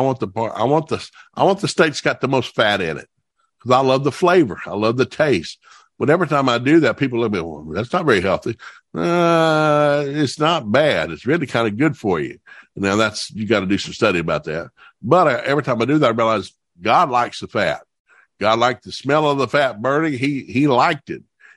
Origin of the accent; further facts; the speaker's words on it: the South, United States; Now, I grew up in the South. We love to cook. We love to grill.